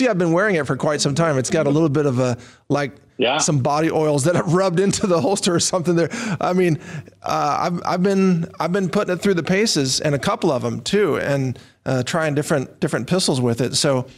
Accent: United States; Well, as an American, I should know at least that much of American history

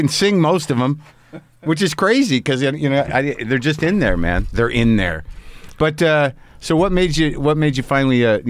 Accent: New Mexico, United States; I grew up in New Mexico

